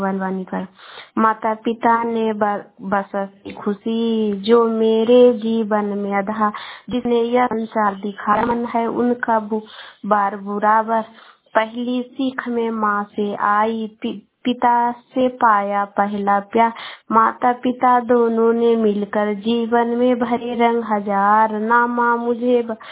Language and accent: Hindi; Bihar, India; मैं गोवा शिवपुरा से बोल रही हूँ। मैं पटना जिला के रहने वाली हूँ।